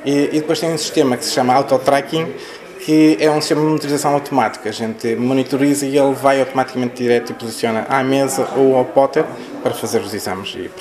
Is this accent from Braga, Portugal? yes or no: yes; Barcelos, Braga, Portugal; eu, sendo eu barcelense